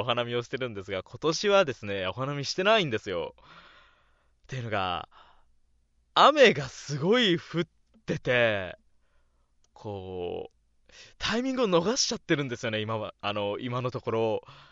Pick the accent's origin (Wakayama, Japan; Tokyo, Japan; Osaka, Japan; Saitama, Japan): Osaka, Japan; 出身地はですね、大阪です。これは、生まれも育ちも大阪、なのでね、まあ、コテコテではないんですけど、若干僕住んでるの、北の方というか、京都寄りなのでね、ちょっとコテコテという感じじゃないんですけども。